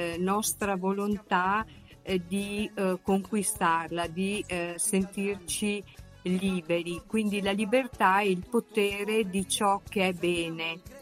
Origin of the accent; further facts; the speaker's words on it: Ricigliano, Campania, Italy; also born or lived in Potenza; sono della Campania, di Ricigliano, ai confini con la Basilicata, però mi sento più lucana anche perché i miei studi li ho conseguiti lì a Potenza.